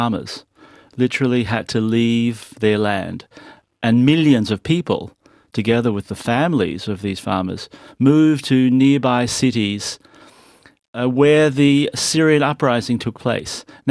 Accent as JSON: {"language": "English", "country": "Israel", "said": "And, I come from Israel, which is a world leader in water issues."}